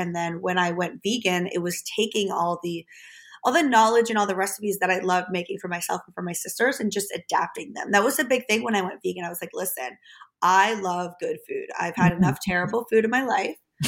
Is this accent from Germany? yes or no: yes; Germany; And I, like I said, I grew up in Germany.